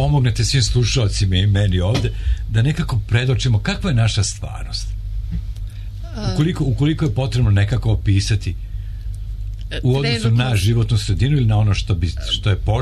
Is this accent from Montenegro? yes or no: no; Serbia; kod nas u Srbiji